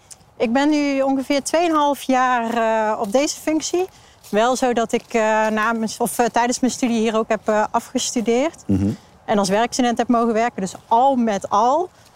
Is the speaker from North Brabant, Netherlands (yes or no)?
yes; North Brabant, Netherlands; now in Apeldoorn, Netherlands; ik kom uit de buurt van Tilburg.